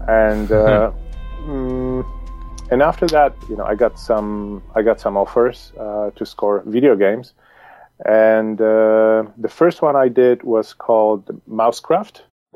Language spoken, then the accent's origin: English; Poland; I was brought up in Poland